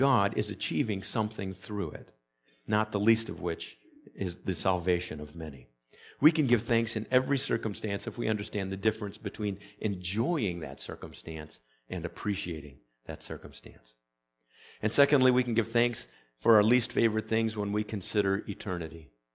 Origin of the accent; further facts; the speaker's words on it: Michigan, United States; Folks, it's because I grew up in the Upper Peninsula that I don't love this stuff. Up there, it felt as if spring would never arrive, as if the snow would never go away.